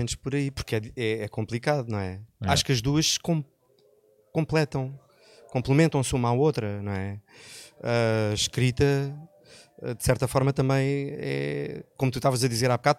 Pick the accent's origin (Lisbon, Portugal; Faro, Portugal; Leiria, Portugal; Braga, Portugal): Faro, Portugal; Quarteira; also born or lived in Loulé; adoro a minha terra, sou um nómada, já vivi em Lolé até aos 10 anos, depois, como te disse, os meus pais, por motivos profissionais, foram viver para Quarteira e depois vivi até aos 30